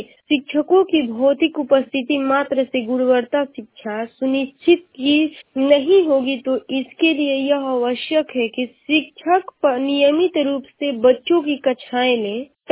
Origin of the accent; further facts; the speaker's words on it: Ballia, Uttar Pradesh, India; और मैं बलिया जिले की निवासी हूँ।